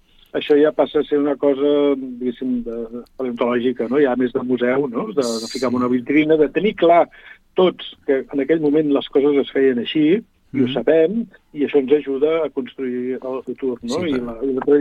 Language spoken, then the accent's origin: Catalan; Catalonia, Spain; el principal és que som catalans, no? I els catalans tenim el nostre ADN